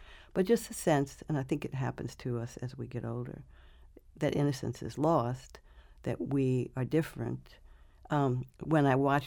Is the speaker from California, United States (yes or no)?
no; New Orleans, Louisiana, United States; since I'm from New Orleans, I look at it now with a different, slightly different sensation. I certainly never want to live near water again.